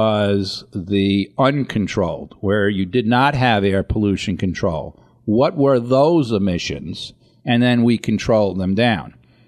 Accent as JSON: {"language": "English", "town": "Astoria", "region": "New York", "country": "United States", "tie": "born or raised there", "said": "Absolutely. I grew up in Astoria."}